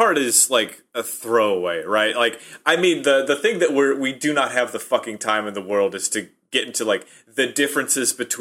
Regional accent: Nebraska, United States; You know, growing up in Nebraska, I met, like

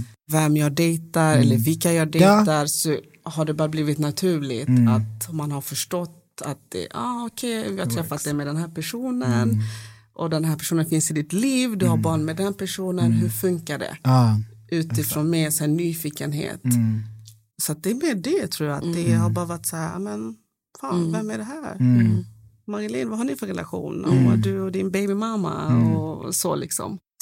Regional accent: Sweden; Vi är så här, vi kommer från Sverige, vi är på fina ställen.

